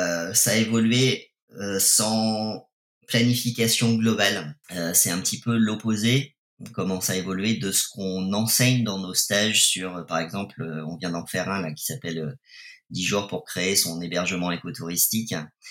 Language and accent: French; Pays de la Loire, France; born there; Je ne suis pas né en Bretagne. Karine est bretonne. Je suis né en Vendée. Et puis, j'ai beaucoup voyagé tout le temps.